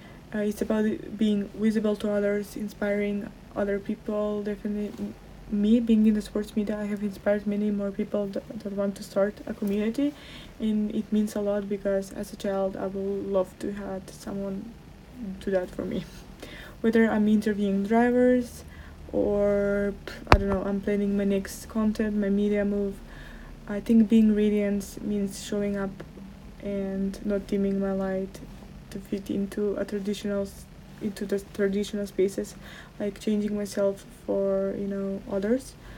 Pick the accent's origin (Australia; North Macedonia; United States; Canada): North Macedonia; Skopje; English is a second language; Hi everyone … I'm from Skopje, from Macedonia